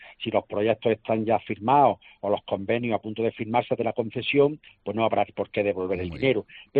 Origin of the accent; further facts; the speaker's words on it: Granada, Andalusia, Spain; Será que soy muy malafollado, si me permite la expresión, como buen granadino